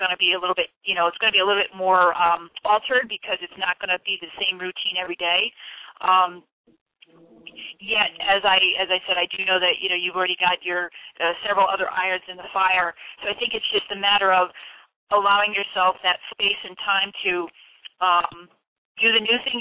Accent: Connecticut, United States; born and raised in Connecticut all my life, so, you know, it's that quote-unquote New England tradition

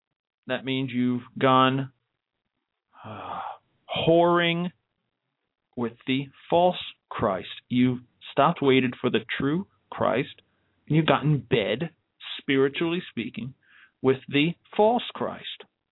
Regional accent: Delaware, United States; Great conservative here in my home state of Delaware.

